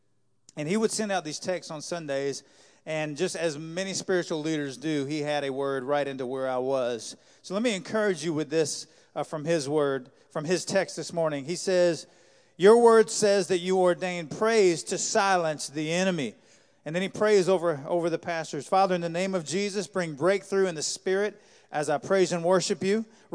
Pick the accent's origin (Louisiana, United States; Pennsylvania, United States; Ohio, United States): Louisiana, United States; New Orleans; now in South Carolina, United States; We've had storms here in South Carolina. Anybody need to see another hurricane? I don't. I grew up in New Orleans. I saw a few, so we're good.